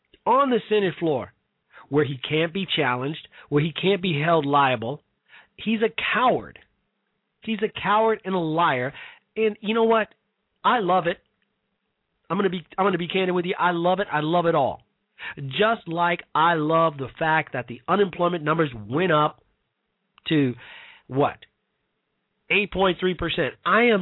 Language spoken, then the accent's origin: English; Chicago, Illinois, United States; Chicago, Illinois, my hometown, south side of Chicago